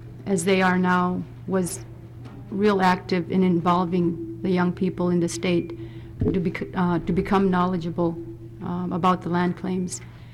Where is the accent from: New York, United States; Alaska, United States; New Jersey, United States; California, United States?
Alaska, United States; Barrow; I was born and raised in Barrow. And what I have to say will reflect the way that I grew up